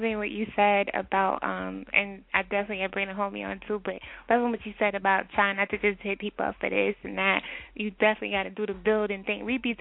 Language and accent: English; Texas, United States; I'm from Texas, so I was like, yeah, I dig that.